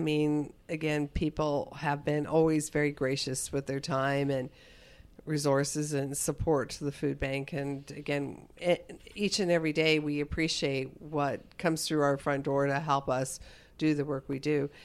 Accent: Edmonton, Alberta, Canada; So I was born and raised in Edmonton, so... And my dad grew up in Edmonton, so I feel like I have, like, our family has a long history of being part of this community.

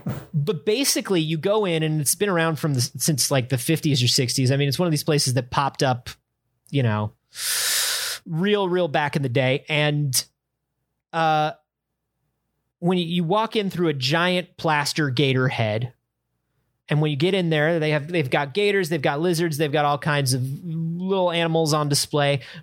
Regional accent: Florida, United States; I grew up in Florida.

